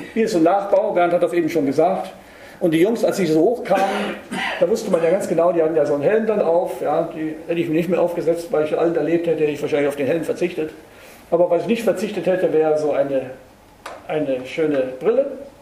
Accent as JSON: {"language": "German", "region": "Berlin", "country": "Germany", "said": "Ich komme aus Berlin, Hauptstadt der Gottlosen, sage ich immer gerne."}